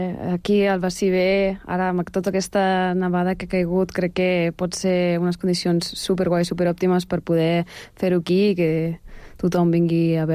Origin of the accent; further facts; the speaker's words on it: Almoster, Catalonia, Spain; Doncs jo sóc d'un poblet molt petit que es diu Almoster, a prop de Reus, Tarragona, o sigui que no sóc dels Pirineus.